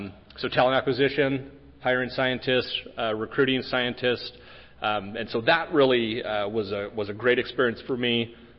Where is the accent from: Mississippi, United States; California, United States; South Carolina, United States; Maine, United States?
California, United States; I grew up in California, literally looked at Driscoll's as a company from my parents' home.